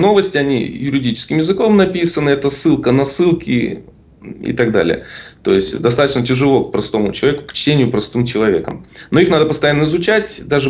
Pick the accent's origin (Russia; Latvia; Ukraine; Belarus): Russia; какие-то сложности из-за того, что я из России.